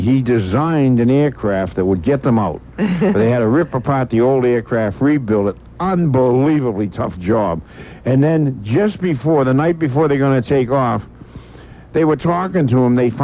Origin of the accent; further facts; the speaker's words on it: Boston, Massachusetts, United States; A little prejudiced because I come from Boston. I still say park the car, and I still love the Red Sox.